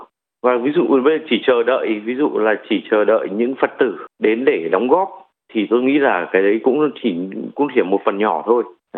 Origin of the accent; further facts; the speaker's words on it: Melbourne, Victoria, Australia; và tôi đến từ Melbourne ạ.